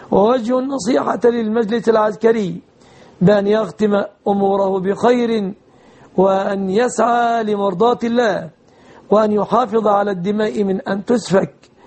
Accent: Egypt

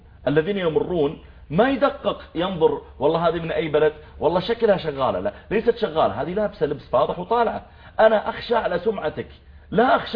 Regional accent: Saudi Arabia; قلت والله أنا I'm from Saudi Arabia.

